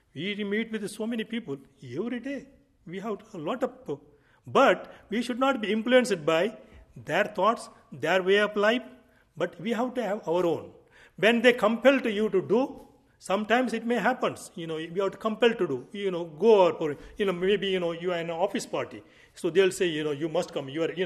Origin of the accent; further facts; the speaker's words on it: India; born there; and my karma, I was born in India.